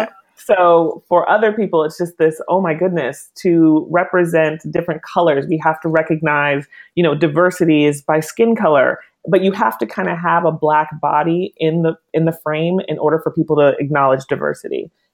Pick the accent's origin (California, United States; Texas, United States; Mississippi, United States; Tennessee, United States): California, United States; The Bay Area is a little different. I'm from the Bay Area, so I'm very familiar with what goes on there.